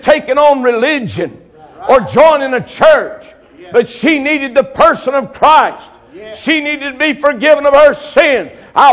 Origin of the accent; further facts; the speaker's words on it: Winston-Salem, North Carolina, United States; I was born in Winston-Salem. I grew up in Winston-Salem.